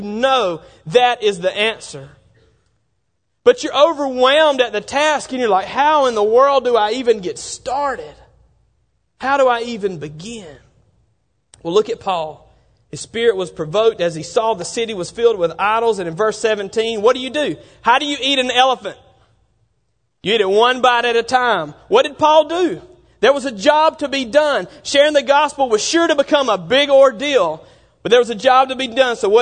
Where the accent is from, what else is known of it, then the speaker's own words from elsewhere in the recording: Bible Belt, United States; And, growing up in the Bible Belt, that's one of the first times I'd ever really been out in an area like that.